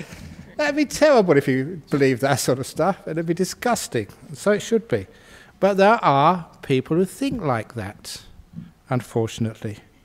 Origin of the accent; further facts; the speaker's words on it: England, United Kingdom; where I grew up in England